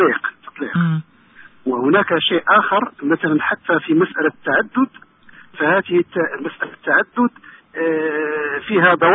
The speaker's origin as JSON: {"language": "Arabic", "country": "Morocco", "said": "مثلا أنا مغربي أتكلم عن المغرب"}